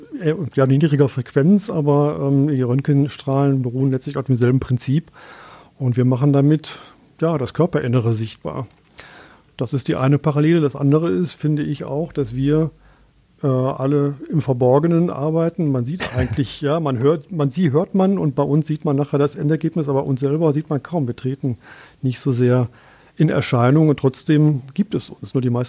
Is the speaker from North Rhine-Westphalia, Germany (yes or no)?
yes; Essen, North Rhine-Westphalia, Germany; Und bin danach aber wieder zurück in meine Heimatstadt gekommen und habe dann hier auch in Essen studiert.